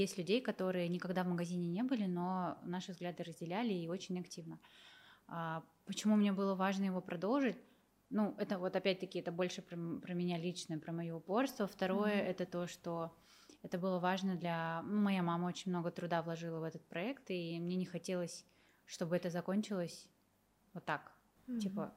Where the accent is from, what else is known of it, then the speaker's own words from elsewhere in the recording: Tomsk, Tomsk Oblast, Russia; born there; И, да, я действительно родилась в Томске, в России.